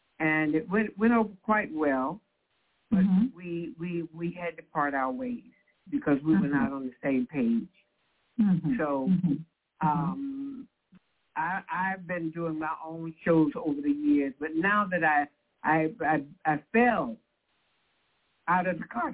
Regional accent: Mullins, South Carolina, United States; born there; I was born in Mullins.

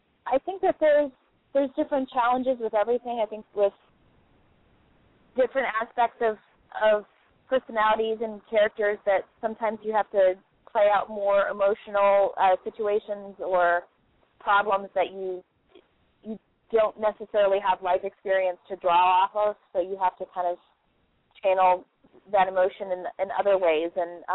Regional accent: Maryland, United States; born there; I was actually on the East Coast at the time. I was born in Maryland, and I started in training there.

